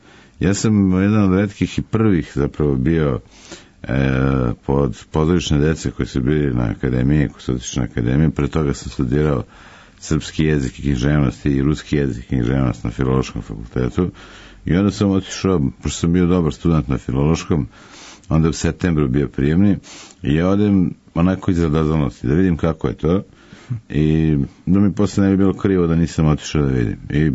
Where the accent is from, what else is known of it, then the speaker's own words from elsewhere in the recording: Novi Sad, Vojvodina, Serbia; born there; ja sam rođen u Novom Sadu. Majka Mirjana, ona je iz Kovilja, tu pored Novog Sada